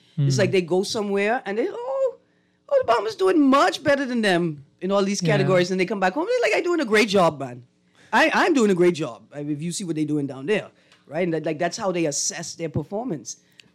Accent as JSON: {"language": "English", "country": "Bahamas", "said": "I let people know, look here, I'm from the Bahamas."}